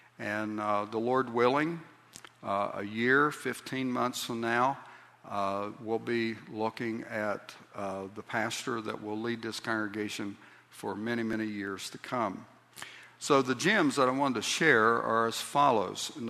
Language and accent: English; Ironton, Ohio, United States; It's in my hometown, my wife's hometown of Ironton here in Ohio.